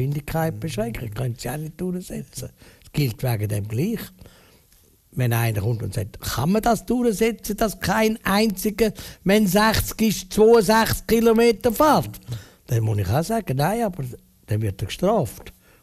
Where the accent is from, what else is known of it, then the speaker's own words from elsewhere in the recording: Switzerland; aber bei uns in der Schweiz muss man das Gesicht können zeigen